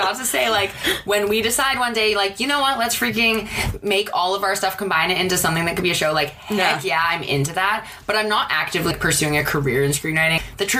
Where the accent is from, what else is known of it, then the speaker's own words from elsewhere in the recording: Seattle, Washington, United States; moved away as an adult; now in Los Angeles, United States; So I'm from Seattle and moved to LA in 2011 for film school.